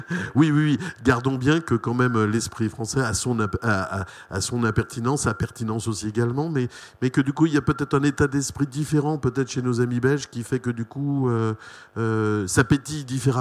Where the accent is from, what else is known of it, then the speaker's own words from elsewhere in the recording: France; now in Brussels, Belgium; en tant que Français, qui maintenant vivait bientôt depuis une bonne vingtaine d'années en Belgique, à Bruxelles et bien sûr dans ce pays.